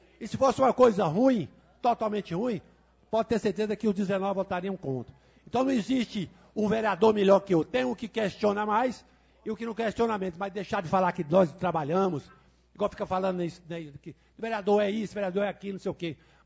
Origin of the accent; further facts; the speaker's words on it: Formosa, Goiás, Brazil; Eu sou nascido em Formosa, tenho 60 anos, moro em Formosa, não mudo daqui por coisa nenhuma.